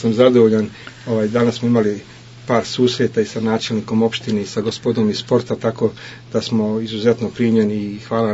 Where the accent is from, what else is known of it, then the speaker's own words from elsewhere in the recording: Zenica, Federation of Bosnia and Herzegovina, Bosnia & Herzegovina; Pa što da kažem, ja sam Zeničanin